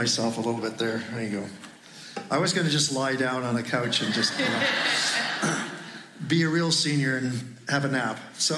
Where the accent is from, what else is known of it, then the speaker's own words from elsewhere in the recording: Manitoba, Canada; I grew up in Manitoba on a farm.